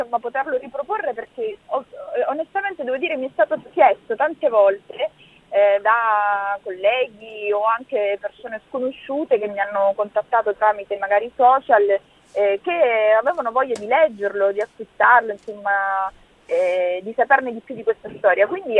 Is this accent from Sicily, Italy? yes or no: yes; Palermo, Sicily, Italy; Alcune le ho raggiunte telefonicamente proprio da Palermo, all'epoca stavo ancora nella mia città natale